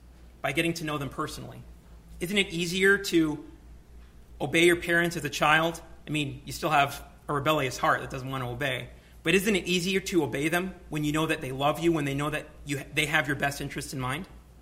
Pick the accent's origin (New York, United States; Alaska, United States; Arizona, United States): New York, United States; New York City; I grew up in the New York City public school system for 13 years